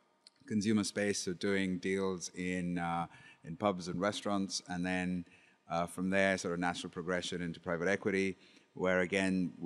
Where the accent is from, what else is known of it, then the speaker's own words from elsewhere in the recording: India; I grew up in India with my father, who was an admiral in the Navy